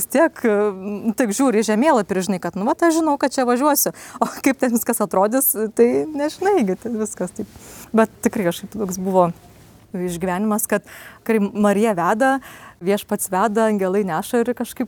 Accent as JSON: {"language": "Lithuanian", "region": "Aukštaitija", "country": "Lithuania", "said": "esu aukštaitė, bet atvykau iš Žemaičių kalvarijos čia."}